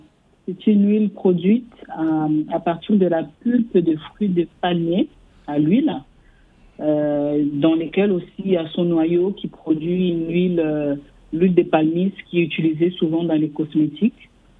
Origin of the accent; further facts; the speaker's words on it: Angola; also born or lived in Congo; Alors, moi je suis de l'Angola et du Congo